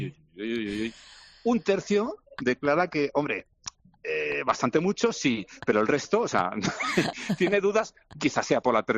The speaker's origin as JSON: {"language": "Spanish", "town": "Huesca", "region": "Aragon", "country": "Spain", "said": "Yo, por ejemplo, si yo soy de Huesca, canturreo y grito un poquito más, ¿vale?"}